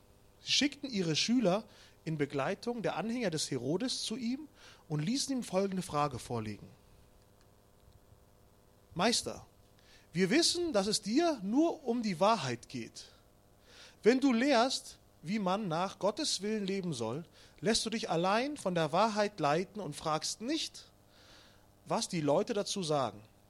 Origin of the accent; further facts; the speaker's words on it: Kazakhstan; Ich komme ja ursprünglich aus Kasachstan